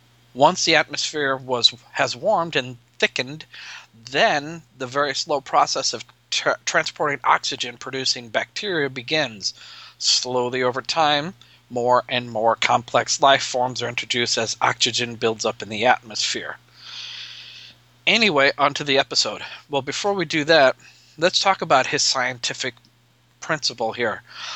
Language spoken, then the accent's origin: English; Nebraska, United States; from Nebraska.